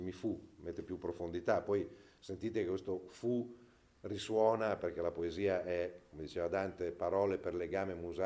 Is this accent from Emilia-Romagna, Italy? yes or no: yes; Emilia-Romagna, Italy; Io sono romagnolo e quindi la nostra è una razza diversa, non è semplice.